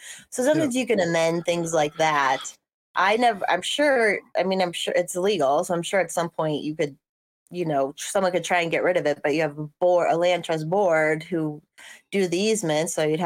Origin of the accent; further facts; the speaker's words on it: Larkspur, Colorado, United States; in a town called Larkspur, Colorado, is where I grew up.